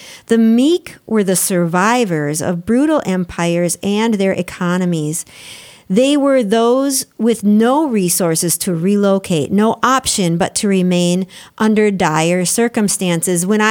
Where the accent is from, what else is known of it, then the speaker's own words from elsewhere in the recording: Albert Lea, Minnesota, United States; I remember my hometown is Albert Lea, and I had a certain feeling when I was growing up, a feeling where I was protected and I was safe and everybody did everything for me